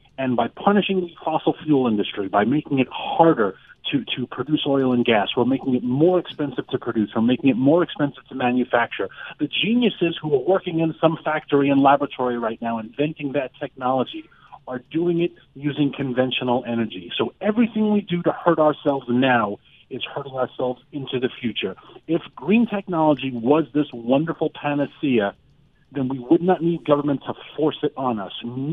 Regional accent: New York City, New York, United States; I was born and raised in Queens.

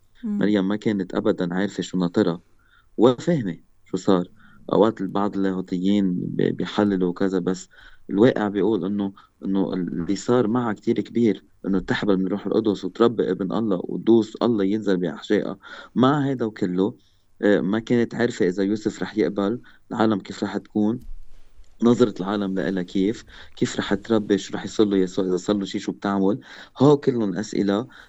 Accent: Lebanon; نحن لبنانية

